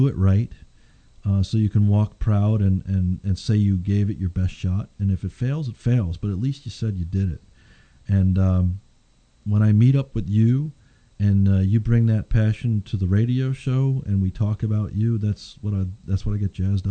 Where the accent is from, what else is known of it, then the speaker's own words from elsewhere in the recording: Bronx, New York, United States; born there; also born or lived in Yonkers / Clifton / Parsippany / Rockaway; I was born in the Bronx, New York. I lived in Yonkers, and then I moved to Clifton for 5 years. Then I moved to Parsippany for 11 years, and then I moved to Rockaway when I was married.